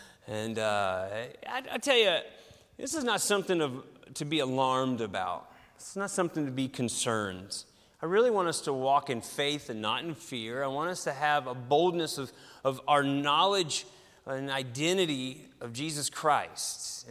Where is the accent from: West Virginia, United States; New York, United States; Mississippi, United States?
West Virginia, United States; Hey, I'm from West by God, Virginia. Don't you worry. I know about guns.